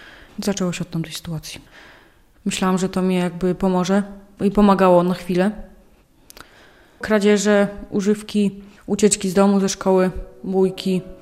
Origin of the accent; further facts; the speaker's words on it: Białystok, Podlaskie Voivodeship, Poland; jestem z Białegostoku, mam 15 lat.